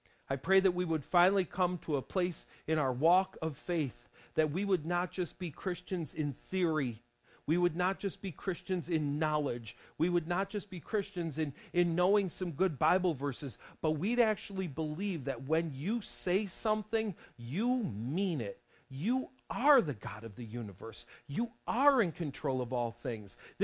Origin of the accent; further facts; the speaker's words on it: New York, United States; I grew up in New York. I was a kid under Governor Mario Cuomo.